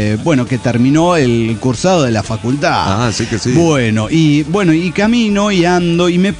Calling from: San Luis, Argentina; de las Sierras de San Luis, Argentina.

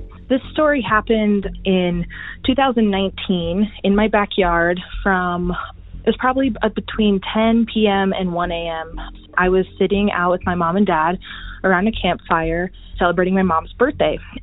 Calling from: Bremerton, Washington, United States; I'm from Bremerton, Washington, and this is my backyard UFO story.

